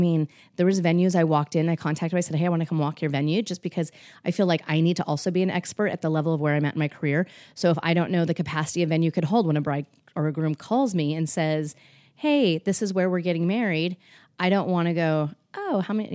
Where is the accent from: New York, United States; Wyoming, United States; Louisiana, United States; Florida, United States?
Wyoming, United States; I'm originally from Wyoming. Like you never meet a stranger when you're from Wyoming.